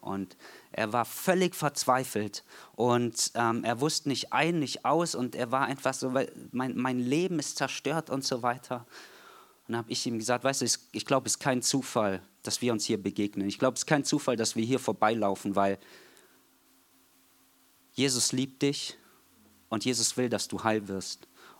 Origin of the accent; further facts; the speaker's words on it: Heidenheim, Baden-Württemberg, Germany; Wir kommen aus Heidenheim und Heidenheim spielt in der zweiten Liga und das ist ziemlich krass für eine 50.000 Einwohnerstadt